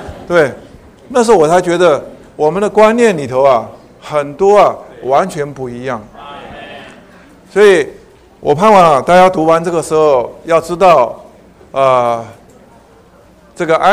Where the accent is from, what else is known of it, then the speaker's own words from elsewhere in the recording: China; 我们中国人星期一嘛，对不对？